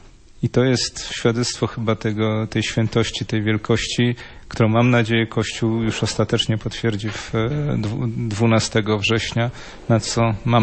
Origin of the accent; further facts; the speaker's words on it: Warsaw, Masovian Voivodeship, Poland; Nie miejmy pretensji do tych krakowskich księży, ja mówię jako warszawiak.